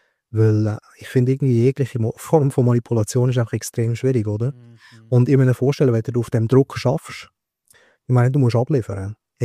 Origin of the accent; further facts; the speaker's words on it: Küblis, Graubünden, Switzerland; also born or lived in Bern; Und ich bin in Bern geboren, in Graubünden aufgewachsen. Und mich jetzt wieder zurück ins Graubünden gezogen, weil mit 18 Jahren einfach müssen weg von Graubünden, weil dort ist, wo ich aufgewachsen bin, das Dorf Küblisk, also heisst immer noch so.